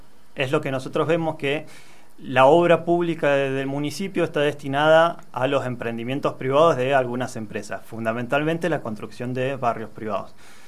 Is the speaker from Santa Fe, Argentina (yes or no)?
no; Luzuriaga, Mendoza, Argentina; yo soy de acá cerca, de hecho, soy de Lusuriaga.